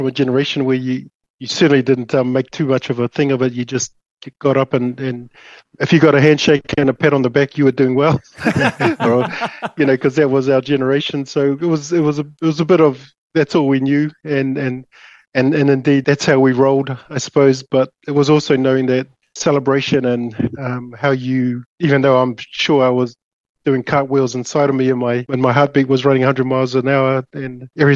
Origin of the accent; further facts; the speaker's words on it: Auckland, New Zealand; growing up in West Auckland. We had a smallish house, but we had probably anything from 12 to 14 people living in that home.